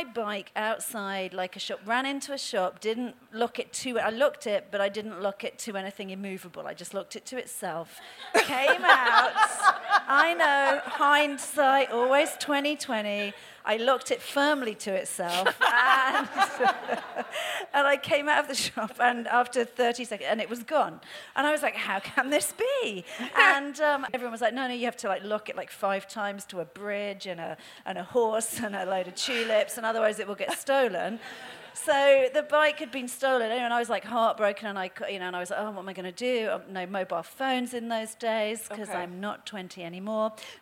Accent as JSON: {"language": "English", "country": "United Kingdom", "said": "as a Brit"}